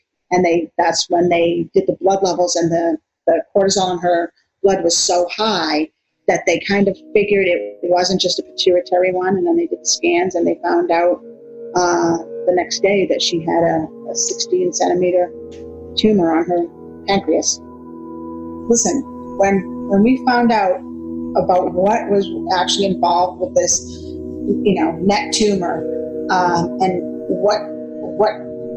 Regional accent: Massachusetts, United States; now in Florida, United States; I am a native of the North Shore of Boston, but we are living here in South Florida, and I am an English teacher at a local private school.

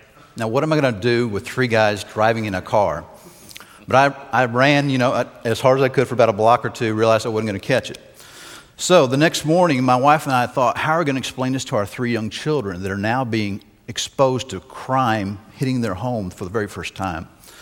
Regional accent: Dallas, Texas, United States; And this actually happened in Dallas. I grew up in Dallas, and we had moved back.

